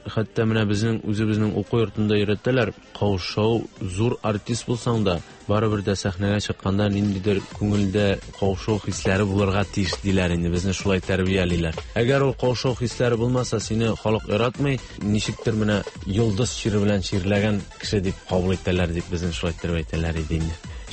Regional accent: Buyirgan, Tatarstan, Russia; also born or lived in Almetyevsk / Kazan; Мен өзем Шаллы ягыннан инде Тукай районы Буйырган авылынан булам. Шунда туганмын, шунда үстем 15-16 яшка кадар. Аннан инде гомур юллары Элмет ягын алып китте.

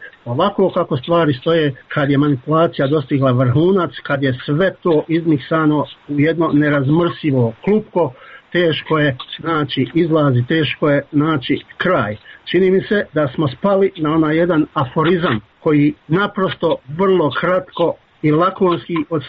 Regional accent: Bosnia & Herzegovina; Ali znam da vam govorim kao Bosanac

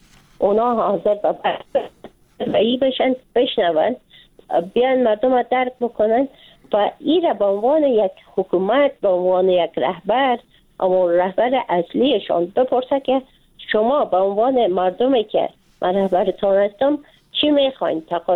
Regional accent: Afghanistan; به عنوان یک افغان، نه به عنوان یک خانم

